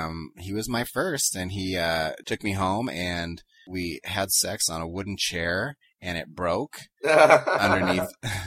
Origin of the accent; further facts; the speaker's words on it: United Kingdom; Yeah, I'm very British, but...